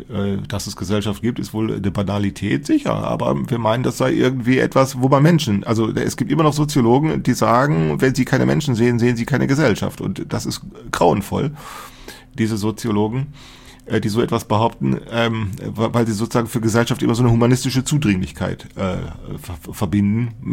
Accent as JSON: {"language": "German", "region": "Rhineland", "country": "Germany", "said": "ich bin Rheinländer"}